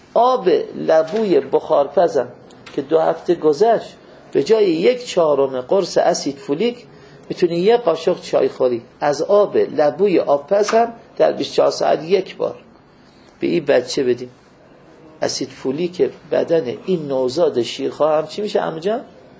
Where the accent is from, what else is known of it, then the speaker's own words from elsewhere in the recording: Mashhad, Razavi Khorasan, Iran; من دو تاش چون که بچه مشهدم یک تذکری داره